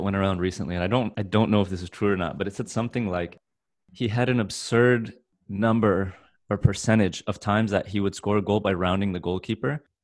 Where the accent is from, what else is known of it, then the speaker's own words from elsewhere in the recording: United States; partially because I was growing up in the States.